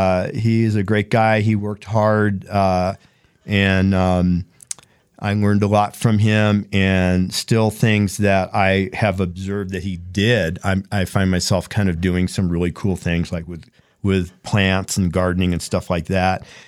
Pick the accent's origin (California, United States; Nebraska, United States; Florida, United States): California, United States; A little bit about me. I grew up in California, and please don't hold that against me. It's a beautiful place.